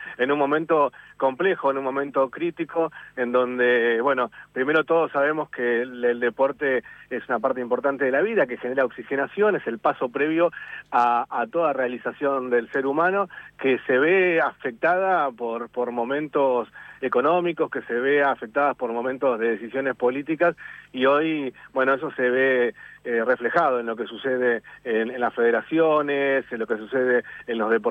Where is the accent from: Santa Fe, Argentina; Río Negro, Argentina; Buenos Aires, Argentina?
Buenos Aires, Argentina; Yo soy oriundo del Partido de la Costa.